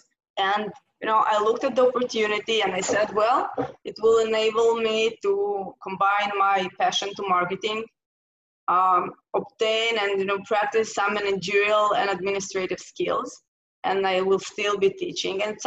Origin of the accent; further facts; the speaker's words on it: Beersheba, Southern District, Israel; And so we spent the summer in Israel. I'm from Beersheba. So that's where we spent the summer with the sirens.